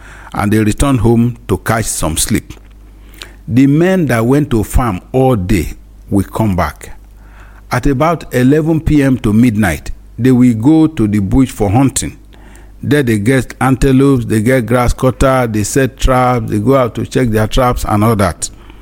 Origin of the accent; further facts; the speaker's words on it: Nigeria; Growing up in Nigeria, moral instruction was basic study in every family.